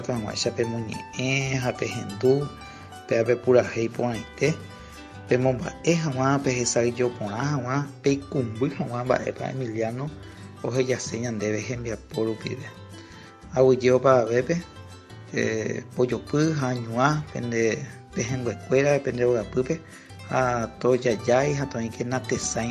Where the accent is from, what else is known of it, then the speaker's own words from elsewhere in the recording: Paraguay; todo lo que ustedes vean como sentimientos, hechos que nos identifican como paraguayos.